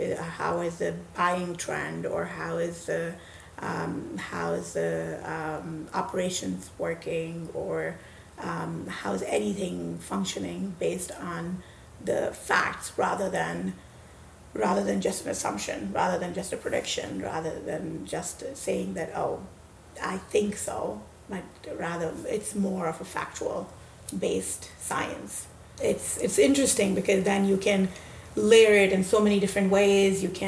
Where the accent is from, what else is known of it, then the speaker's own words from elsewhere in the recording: Minnesota, United States; also born or lived in Hyderabad, India; So my teenage years here, so I do feel like I grew up in Minnesota. So I do call myself a Minnesotan. But my early years were in India, Hyderabad. So kind of mix of both.